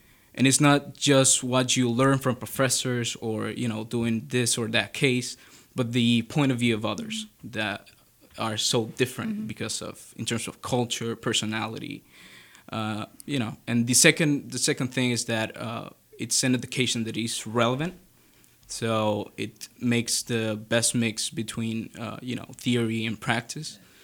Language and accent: English; Dominican Republic; I'm from the Dominican Republic. I told you, most beautiful beaches